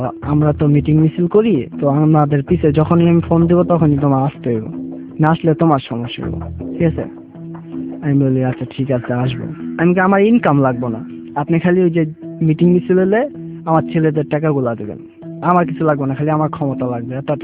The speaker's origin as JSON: {"language": "Bangla", "town": "Narayanganj", "region": "Dhaka Division", "country": "Bangladesh", "tie": "born or raised there", "said": "আমার বাড়ি তো নারায়ণগঞ্জ নারায়ণগঞ্জের থেকে আমি এখানে আসছি"}